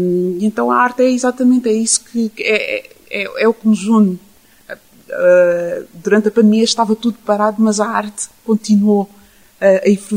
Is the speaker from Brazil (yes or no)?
no; Lisbon, Portugal; born there; mas eu nasci em Lisboa, eu também não podia ser totalmente purista